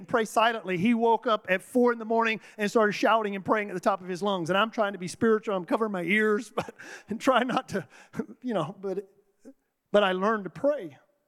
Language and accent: English; Florida, United States; I'm from West Florida where we did things that used to happen 100 years ago.